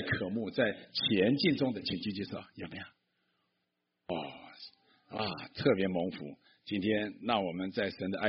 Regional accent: Xiamen, Fujian, China; 我的老家福建厦门啊，我母亲是鼓浪屿的。

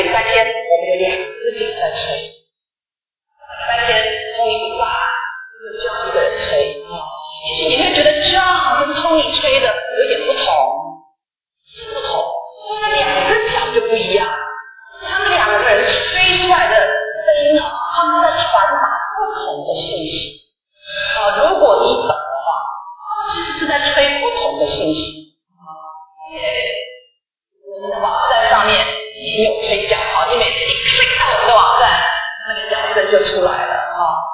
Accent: China; 像我们中国人也是有春联啊，挂在门口啊

